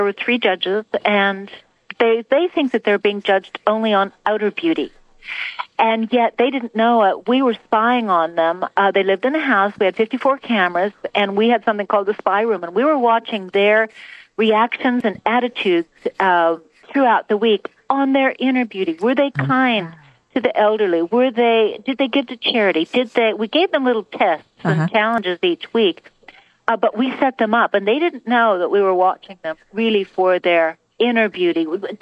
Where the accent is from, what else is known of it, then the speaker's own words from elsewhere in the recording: Minnesota, United States; I'm from Minnesota, and they're really very so kind there in Minnesota